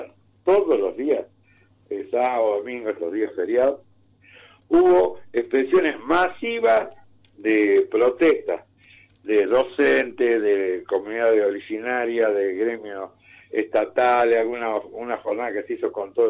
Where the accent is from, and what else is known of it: Argentina